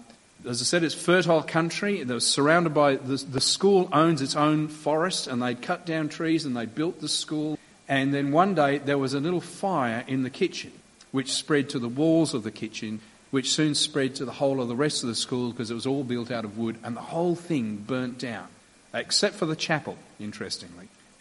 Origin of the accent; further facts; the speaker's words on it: Turi, Nakuru County, Kenya; I grew up in Kenya, in East Africa, in the highlands of Kenya. Most people sort of go, oh yeah, Kenya, Nairobi, been there. Nowhere near Nairobi, the highlands of Kenya, a little place called Turi. You'd struggle to find it on the map. There's not much there.